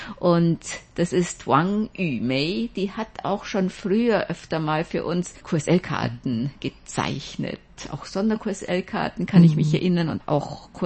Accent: Holdorf, Lower Saxony, Germany; meinem Heimatdorf Holdorf, gelegen im norddeutschen Landkreis Vechta, in einer Landschaft Dammerberge, die zum Oldenburger Münsterland gehören

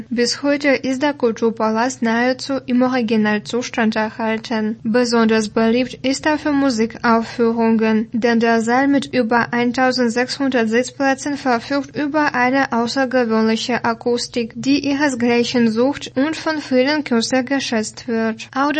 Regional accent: Gera, Thuringia, Germany; born there; meine Geburtsstadt Gera im damaligen Bezirk Gera. Die Stadt war eine sogenannte Bezirkshauptstadt, eine von insgesamt 15 in der DDR, einschließlich Berlin als Hauptstadt.

